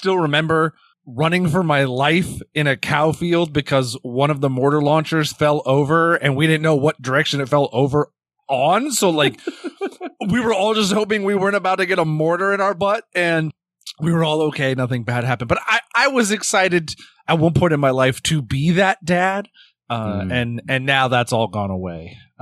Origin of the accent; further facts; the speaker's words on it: Washington, United States; Even over here on the woke coast, Oregon had them outlawed, but when I grew up in Washington, we did not.